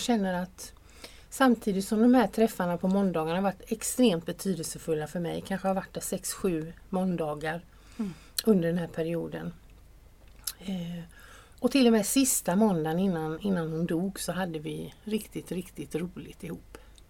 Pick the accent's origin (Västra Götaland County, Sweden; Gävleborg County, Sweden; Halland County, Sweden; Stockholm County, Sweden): Halland County, Sweden; Åled; Min hemby som är nere i Halland. Mm. Som heter Åled. Där jag växte upp.